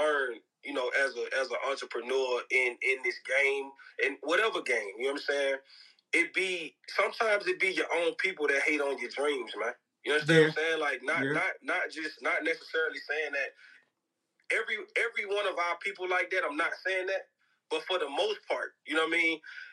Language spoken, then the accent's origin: English; Mississippi, United States; I'm from Mississippi, Brandon from Texas.